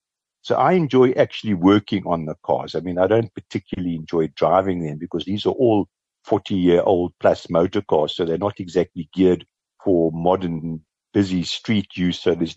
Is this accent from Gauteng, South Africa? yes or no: no; Kimberley, Northern Cape, South Africa; I grew up in Kimberley. My dad worked for De Beers his whole life.